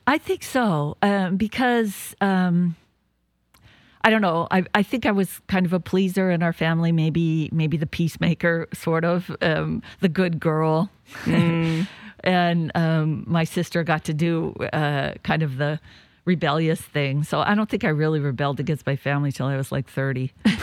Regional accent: Spokane, Washington, United States; Yeah, I grew up in Spokane, Washington, which I always call the Midwest because it's so different. It's the same state, but it's just completely different than the West Side.

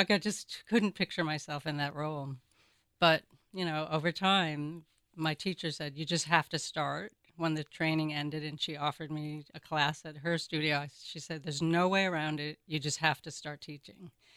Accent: Oneida, New York, United States; born there; I was born in upstate New York, and sometimes I joke I was born with a silver spoon in my mouth because I was born in Oneida, New York

